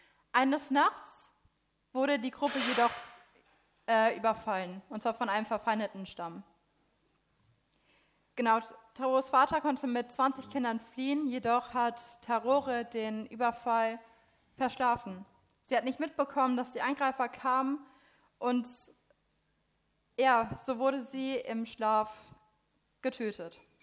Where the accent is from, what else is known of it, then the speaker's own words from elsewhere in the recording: Rosbach, North Rhine-Westphalia, Germany; Ich komme aus Rosbach, die Sieg ist mein Fluss.